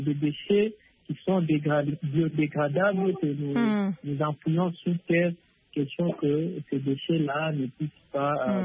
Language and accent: French; DR Congo; ici chez nous en RDC